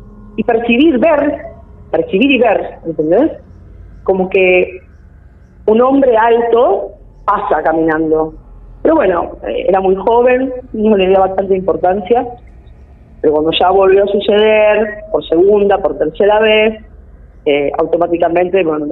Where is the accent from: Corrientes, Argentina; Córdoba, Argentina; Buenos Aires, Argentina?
Buenos Aires, Argentina; De Buenos Aires